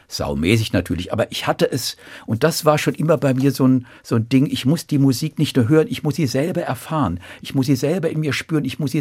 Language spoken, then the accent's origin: German; Offenbach, Hesse, Germany; born there; Also in St. Marien, in Offenbach, meiner Geburtsstadt, war ich Ministrant, ja, brav katholisch erzogen.